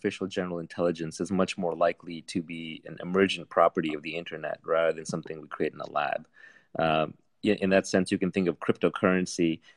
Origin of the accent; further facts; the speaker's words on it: India; I came from India. I love India. I love Indians.